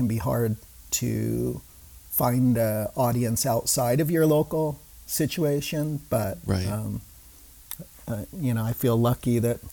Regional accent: California, United States; I mean, I grew up in California. I grew up in the Central Valley here, though, which is much more like agricultural.

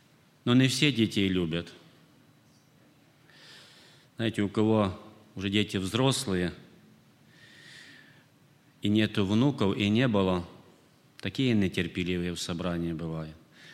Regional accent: Chișinău, Moldova; Я сам из Кишинева, из Молдавии.

